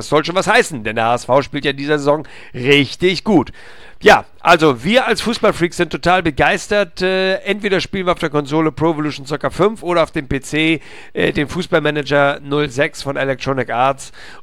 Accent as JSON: {"language": "German", "region": "Hamburg", "country": "Germany"}